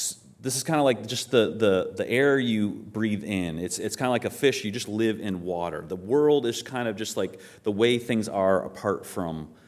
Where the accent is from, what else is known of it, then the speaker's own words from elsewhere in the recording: Maine, United States; And I'm from Maine, so I found an example of a car from Maine.